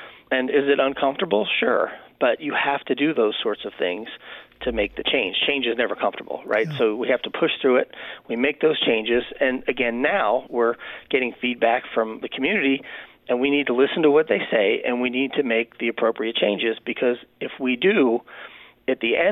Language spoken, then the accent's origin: English; Pennsylvania, United States; I grew up outside of West Philadelphia, so I wasn't born and raised in Las Vegas like Greg was.